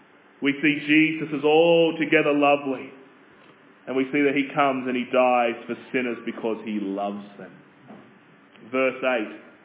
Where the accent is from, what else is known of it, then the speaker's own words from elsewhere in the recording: Australia; as an Australian